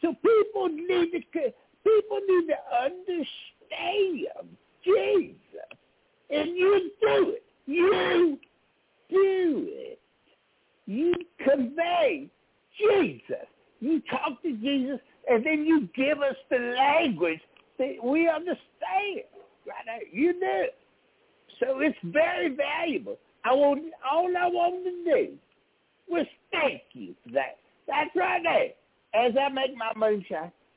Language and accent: English; Alabama, United States; I'm from Alabama here, and I've been listening to you, and so has my people right here on the side of the mountain.